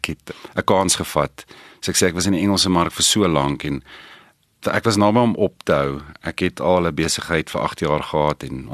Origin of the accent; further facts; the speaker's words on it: Polokwane, Limpopo, South Africa; moved away as an adult; now in Pretoria, South Africa; Ek is nou in Pretoria al seker vir 22 jaar, direk na skool hiernatoe gekom. Ek is oorspronklik van Pietersburg af en dit is eintlik maar daar in my hoërskoolloopbaan wat dit al begin het.